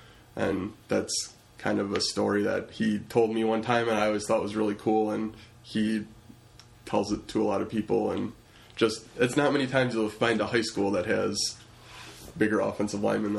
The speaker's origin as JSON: {"language": "English", "town": "Burlington", "region": "Wisconsin", "country": "United States", "tie": "born or raised there", "said": "I'm from Burlington, Wisconsin. Grew up there. Currently living there."}